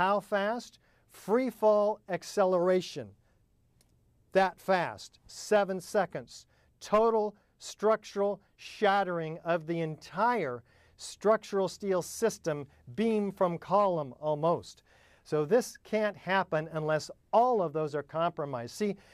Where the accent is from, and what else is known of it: United States